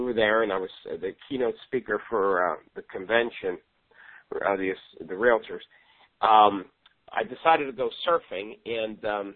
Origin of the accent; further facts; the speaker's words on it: New York, United States; Me, technically, and I'm from New York, and because he's an investor, this is what I would do.